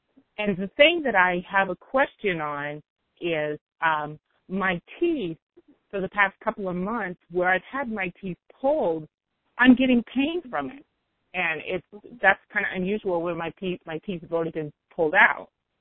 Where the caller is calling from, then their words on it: Oregon, United States; I'm calling from Oregon State.